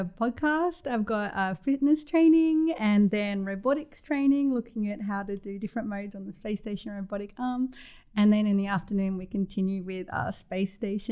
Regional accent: Australia; growing up in Australia

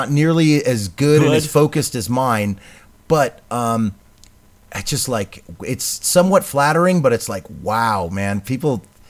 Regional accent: New England, United States; I'm from New England.

